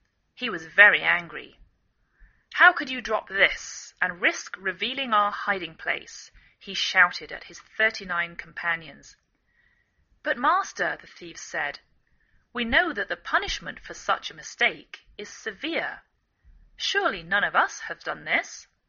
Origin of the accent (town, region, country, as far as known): England, United Kingdom; now in United States